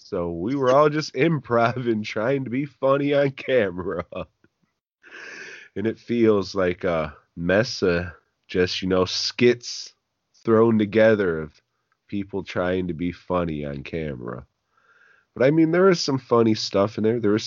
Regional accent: Los Angeles, California, United States; born there; as a Mexican-American myself, I was born in East L.A.

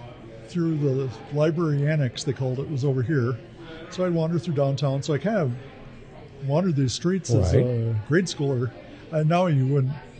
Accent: Sioux Falls, South Dakota, United States; I grew up in Sioux Falls, moved away for quite a while, but came back and realized what a great city we have.

